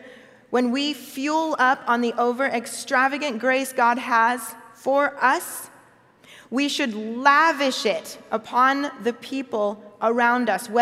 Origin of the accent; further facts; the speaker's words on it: United States; born there; Now, I am Nigerian, I am Igbo. And one of the best presents my parents gave me was to have me be able to speak Igbo. They taught it to me. I'm first generation American, so I was born here in the States.